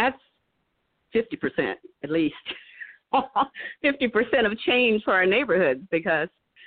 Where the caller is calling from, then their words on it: Cuthbert, Georgia, United States; I'm calling from Cuthbert, Georgia.